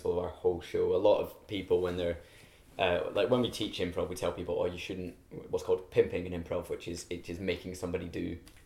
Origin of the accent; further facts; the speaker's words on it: Scotland, United Kingdom; Actually, I'm Scottish. When I was a child, we didn't carve pumpkins. We carved turnips.